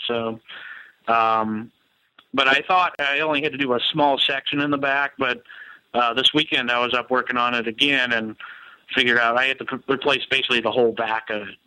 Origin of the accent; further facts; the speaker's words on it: Lima, Ohio, United States; now in Cincinnati, United States; I grew up in Lima, which is real close to Jackson Center.